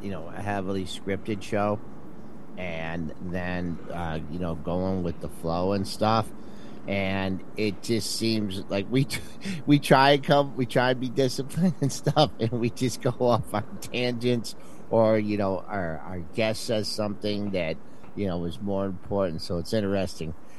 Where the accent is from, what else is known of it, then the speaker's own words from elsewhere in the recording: Monroe, Michigan, United States; He's from my hometown of Monroe, Michigan. Okay? Believe it or not, the small little town.